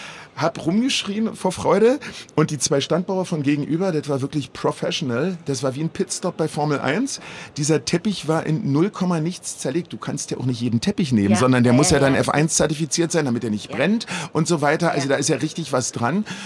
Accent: Berlin, Germany; Als katholischer Junge kenne ich die Messe vom Sonntag und als Berliner

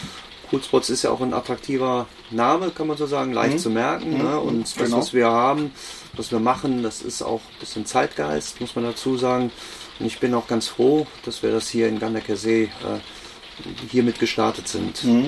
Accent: Cologne, North Rhine-Westphalia, Germany; ich komme ursprünglich aus Köln, aus der Nähe von Köln, bin da auch aufgewachsen.

